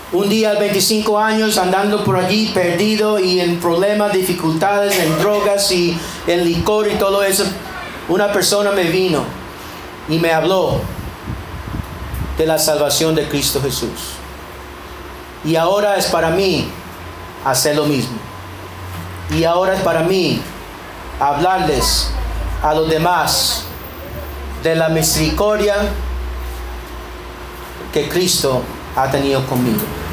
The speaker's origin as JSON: {"language": "Spanish", "country": "Colombia", "tie": "born there", "also_born_or_lived": "United States", "moved": "yes", "said": "es porque ustedes saben que yo soy colombiano por nacimiento. Me fui para Estados Unidos y vi allí el resto de mi vida."}